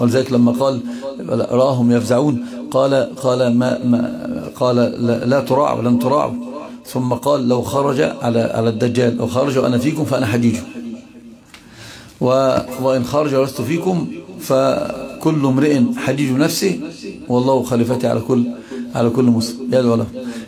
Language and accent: Arabic; Alexandria, Alexandria Governorate, Egypt; أنت طلع بمنظرين عندنا في اسكندرية